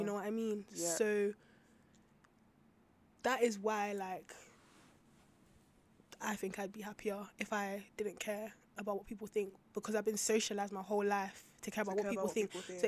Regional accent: Nigeria

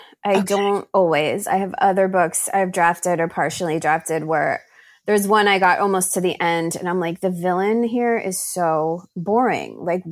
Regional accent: New Jersey, United States; also born or lived in New York City; I'm from Monmouth County. I'm from the Shore area.

